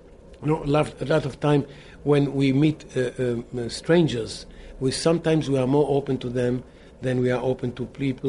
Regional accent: Israel; English is a second language; we are from Israel, remote Israel

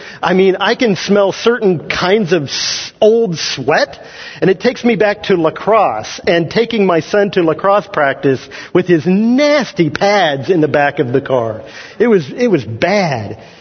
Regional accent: Kansas, United States; now in Indiana, United States; Now, here in Indiana, we have pitch-ins. But where I grew up in Kansas, we had potluck fellowships, okay?

